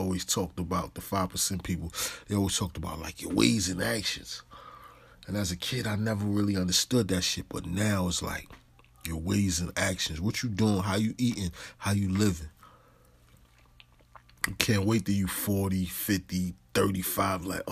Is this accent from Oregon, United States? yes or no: no; Harlem, New York, United States; Because I come from the city. I come from New York City, Harlem.